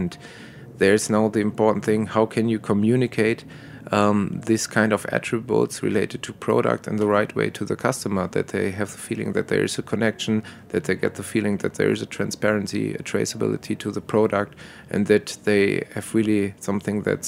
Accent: Düsseldorf, North Rhine-Westphalia, Germany; And basically in my hometown, Düsseldorf

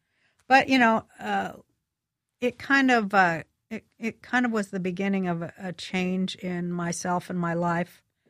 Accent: Salt Lake City, Utah, United States; born there; No, because I was born in Salt Lake.

